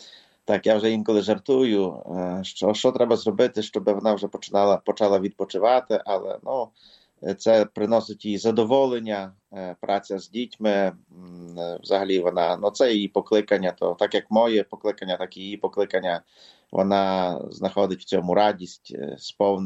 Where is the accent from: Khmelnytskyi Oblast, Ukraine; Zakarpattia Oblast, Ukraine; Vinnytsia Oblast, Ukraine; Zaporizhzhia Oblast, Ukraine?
Khmelnytskyi Oblast, Ukraine; Klynove; born there; Я народився в селі Клинове, недалечко від городка Подільського і від такого містечка як Шатанів. Історична назва цього села Скотиняне, вона була змінена в 1968 році, якщо не помиляюсь.